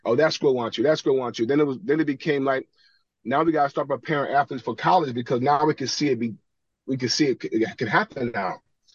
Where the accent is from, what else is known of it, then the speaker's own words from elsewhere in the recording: Hudson, New York, United States; we grew up in Hudson. So yeah, Hudson, Ichabod Crane, Chatham, and all these little towns around us.